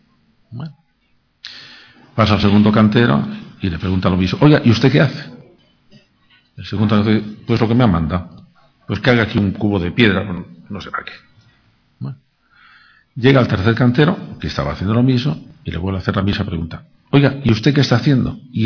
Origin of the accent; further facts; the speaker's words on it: Toledo, Castilla-La Mancha, Spain; La historia que yo cuento la sitúo en Toledo porque soy de Toledo.